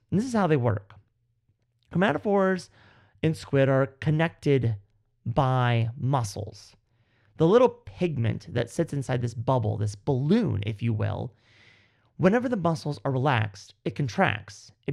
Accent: Missouri, United States; We've born and raised in Missouri, right? We grew up. We are a product of the upbringing of our families that are pretty much set up residence in Missouri for their entire lives.

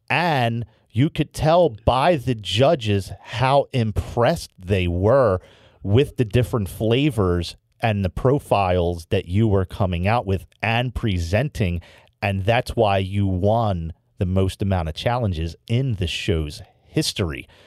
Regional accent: Philadelphia, Pennsylvania, United States; And I guess it's just from growing up in Philadelphia, a major urban center that we are blessed to be able to have so many different ethnic cuisines.

